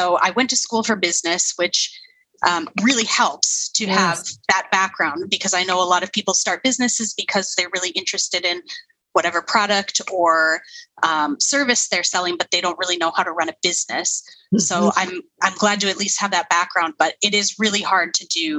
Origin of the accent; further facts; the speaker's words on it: Minnesota, United States; moved away as an adult; now in Finland; Well, like you said, I'm now living in Finland. I'm originally from Minnesota. I moved here in 2015.